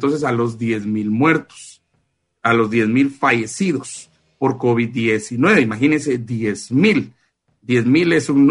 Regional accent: San Martín Jilotepeque, Chimaltenango, Guatemala; En San Martín, Jilotepeque, allá en mi pueblo, allá en Chimaltenango

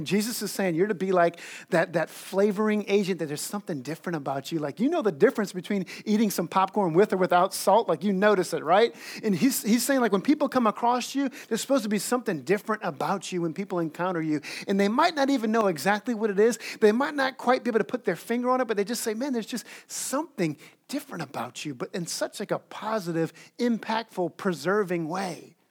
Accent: Gulf Coast, United States; I grew up swimming on the Gulf Coast, and, you know, it was pretty salty, that water.

